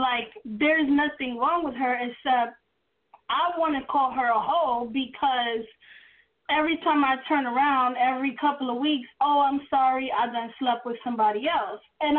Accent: New York, United States; I'm from New York. And I love your show.

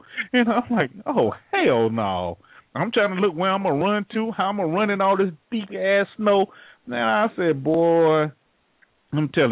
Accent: New York, United States; born there; I was born in New York. I ain't living there, though.

